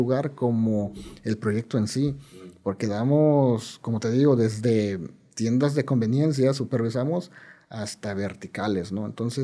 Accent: Guerrero, Mexico; soy del estado de Guerrero.

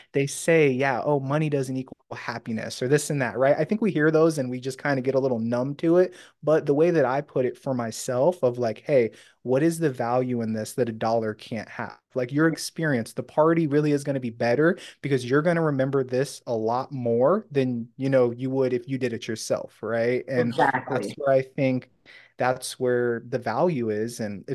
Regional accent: California, United States; I grew up in Disneyland, right?

